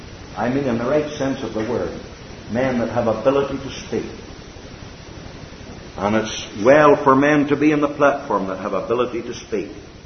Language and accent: English; Ireland; now in Canada; I was Irish, although I'm a Canadian citizen.